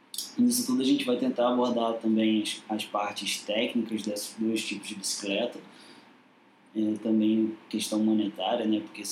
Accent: Nova Friburgo, Rio de Janeiro, Brazil; Eu sou de Nova Friburgo e comecei a participar de algumas provas mais clássicas.

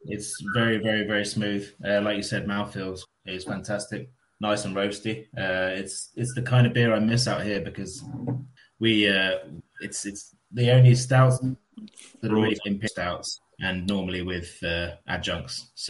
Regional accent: England, United Kingdom; now in Spain; So I'm English.

